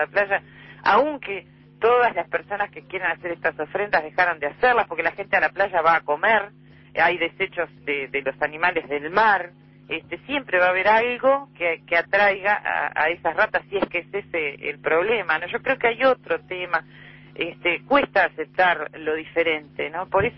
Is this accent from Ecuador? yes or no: no; Uruguay; creo que somos uruguayos